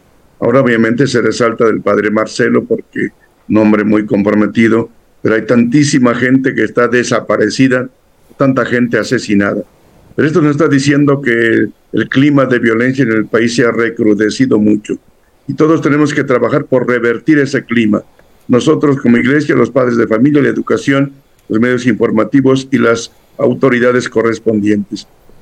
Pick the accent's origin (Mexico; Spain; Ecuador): Mexico; Yo vivo ahora en Toluca, y tengo que estar yendo cada 8 días a mi pueblo